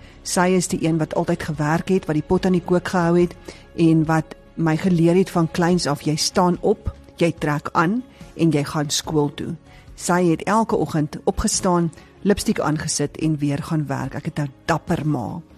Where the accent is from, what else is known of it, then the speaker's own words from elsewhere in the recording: Orkney, North West, South Africa; oorkant ons woongebied, waar ek groot geword het in Orkney Park.